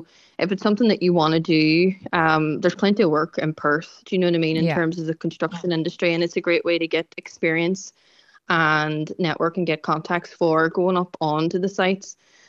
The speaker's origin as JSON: {"language": "English", "country": "Ireland", "said": "I suppose we're very lucky as Irish people. We get to come here and get the opportunity to get these jobs."}